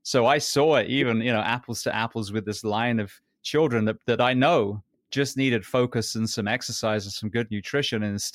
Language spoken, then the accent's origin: English; England, United Kingdom; moved away; And I came from England. None of these even, made sense to me.